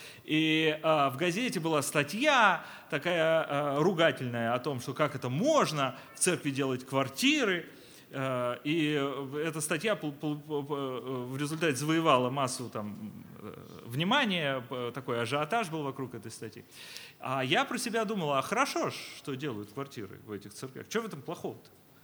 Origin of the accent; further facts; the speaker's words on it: Moscow, Russia; moved away as an adult; now in Germany; Я родился в Москве, в поколениях родился в Москве